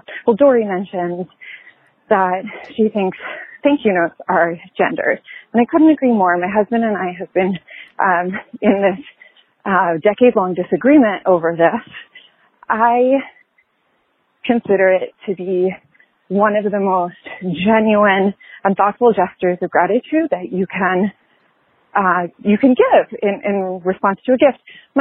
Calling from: Pittsburgh, Pennsylvania, United States; I am from Pittsburgh, but I'm currently walking my friend's dog here in Atlanta where I'm on vacation

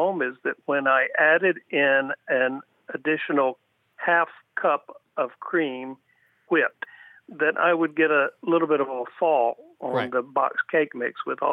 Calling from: Pinellas Park, Florida, United States; I'm calling from Pinellas Park, Florida, in the Tampa Bay region.

